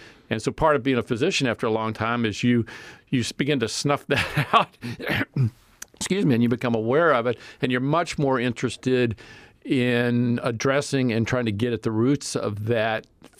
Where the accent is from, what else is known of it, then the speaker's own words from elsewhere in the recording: Newark, Ohio, United States; born there; Well, I was born in Newark, Ohio.